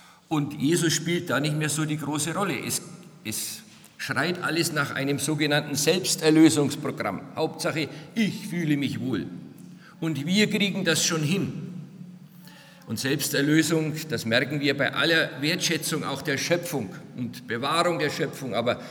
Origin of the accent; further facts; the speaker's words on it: Nuremberg, Bavaria, Germany; in meiner Heimatstadt Nürnberg unterwegs